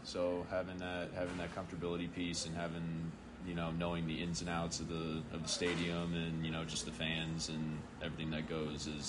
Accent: Chicago, Illinois, United States; Yeah, I mean, I'm from Chicago. You know, baseball's only played probably 4 months out of the year, 5 months out of the year.

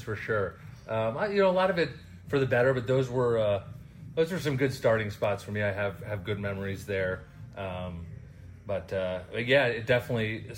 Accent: New York, United States; I remember going to quite a few Orioles games, especially when they came to Yankee Stadium, because we're from New York.

